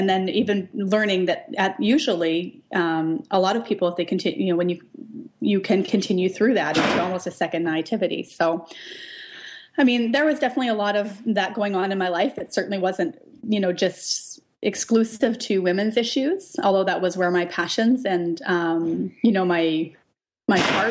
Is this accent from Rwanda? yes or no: no; Western Canada, Canada; I'm from Western Canada. And if there's one thing that Western Canadians love almost more than they like to make fun of Americans, is that they love to despise Toronto.